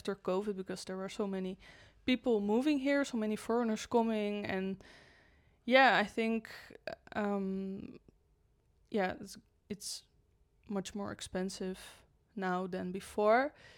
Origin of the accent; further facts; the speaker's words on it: Netherlands; now in Portugal; I think it's pretty similar to my hometown and maybe even more expensive than that, which is crazy because I'm from the Netherlands.